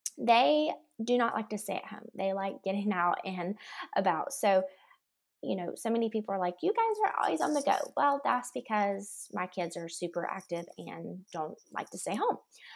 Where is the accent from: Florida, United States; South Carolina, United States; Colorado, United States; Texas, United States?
South Carolina, United States; Greenville; now in Nashville, United States; My family moved to Nashville. We're originally from Greenville, South Carolina. We moved here about 3 years ago, and ever since we have been loving exploring this town.